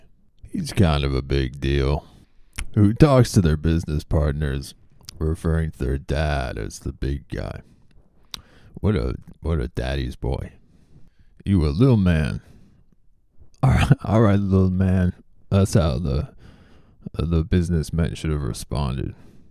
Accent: United States; I love being American.

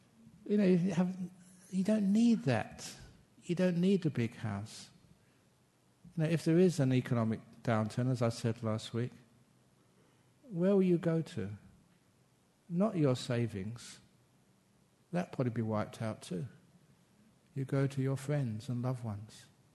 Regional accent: England, United Kingdom

